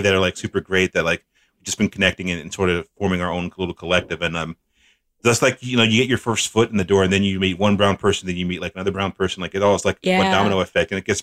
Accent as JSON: {"language": "English", "region": "the South", "country": "United States", "accent": "Southern", "said": "Ignore my Comixology. Ignore my southern accent."}